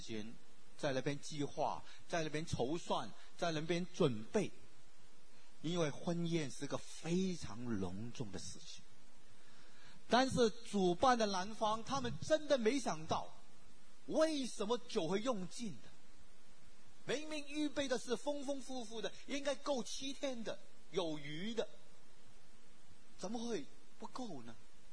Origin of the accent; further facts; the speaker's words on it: China; now in United States; 我们今天来到美国，在艰困难不容易的一个环境里面，我们是中国人，第一代的移民